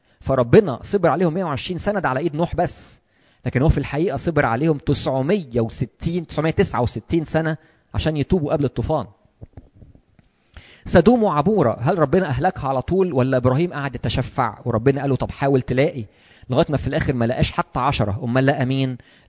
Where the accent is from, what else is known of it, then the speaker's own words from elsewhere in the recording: Egypt; ما نشروش الأفكار بتاعتهم دي عندنا في مصر مثلا